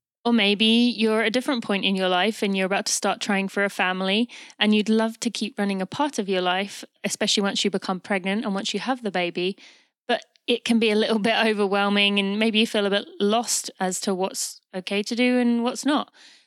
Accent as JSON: {"language": "English", "country": "United Kingdom", "lives_now": "United States", "said": "I'm obviously British as well, but many people know that I live in the US."}